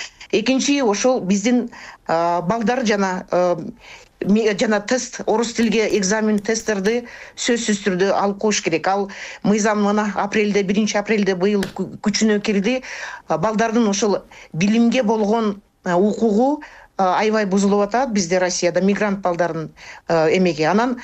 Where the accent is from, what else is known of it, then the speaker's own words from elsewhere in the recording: Batken Region, Kyrgyzstan; Көп үй бүлөлөр, мен өзүм Баткенден болом.